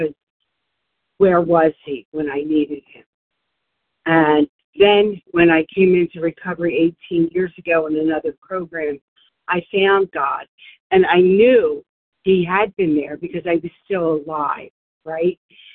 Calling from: Warminster, Pennsylvania, United States; from Warminster, Pennsylvania.

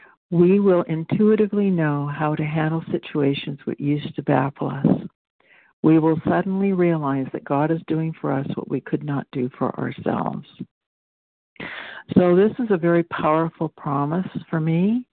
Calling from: British Columbia, Canada; I'm calling in from British Columbia, Canada.

